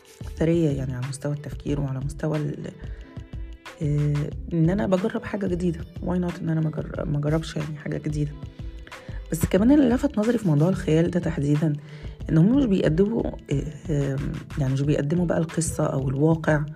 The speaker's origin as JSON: {"language": "Arabic", "country": "Egypt", "said": "قد ايه هم ربطوا الثقافة الكورية بينا احنا كمصريين"}